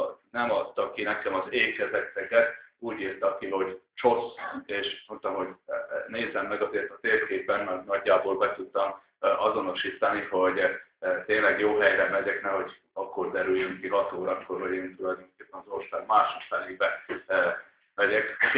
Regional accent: Transylvania, Romania; also born or lived in Arad; Én erdélyi származású vagyok különben, ezért nagyon örülök ennek a Tolnai Dombságnak, mert egy kicsit a régi otthonomat hozzá vissza, én is így nőttem fel erdő között

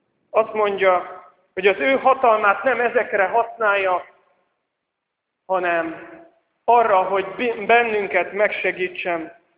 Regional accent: Budapest, Hungary; és pestiként mondom ezt

